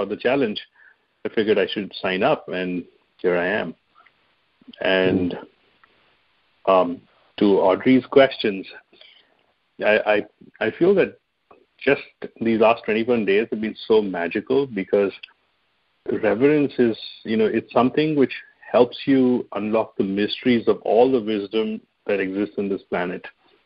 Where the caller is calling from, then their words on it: Sunnyvale, California, United States; I'm calling from Sunnyvale.